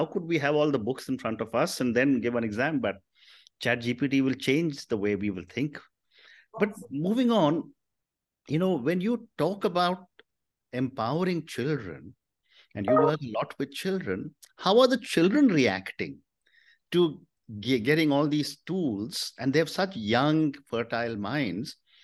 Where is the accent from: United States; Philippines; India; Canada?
India; you are an Indian parent, I'm an Indian parent, and parents differ across our country.